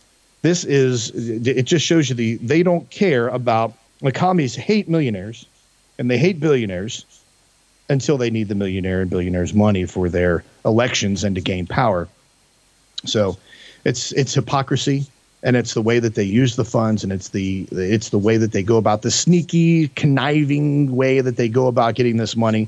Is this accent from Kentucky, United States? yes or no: yes; Kentucky, United States; For some reason, I'm going with a lot of barnyard analogies right now because I'm from Kentucky. That's what you do.